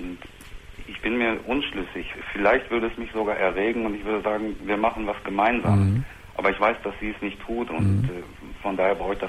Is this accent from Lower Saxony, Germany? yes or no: no; North Rhine-Westphalia, Germany; Ich komme aus dem Sauerland, da ist ja nun an der Möhne, an der Sorpe-Talsperre und sowas, viele Campingplätze